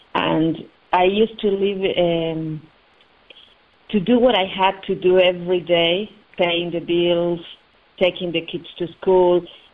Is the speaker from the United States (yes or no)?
no; Argentina; I am from Argentina. It's a long way from where you are.